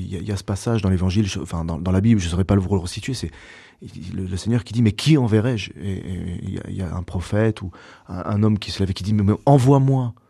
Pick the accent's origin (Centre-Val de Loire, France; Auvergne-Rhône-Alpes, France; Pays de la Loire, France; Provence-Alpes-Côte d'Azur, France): Pays de la Loire, France; Cholet; au couvent à Cholet. C'est ma ville natale. C'est là où j'ai grandi.